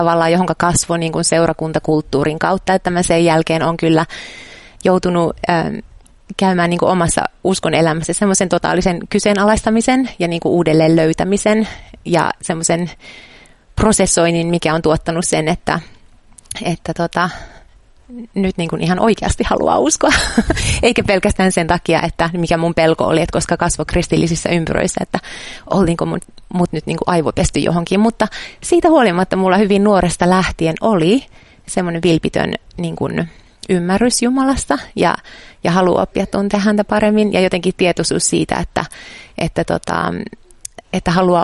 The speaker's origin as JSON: {"language": "Finnish", "town": "Savonlinna", "region": "South Savo", "country": "Finland", "tie": "born or raised there", "said": "mun kotikaupunki on Savonlinna, eli suurin piirtein sen kokoinen kaupunki asukasmäärältään."}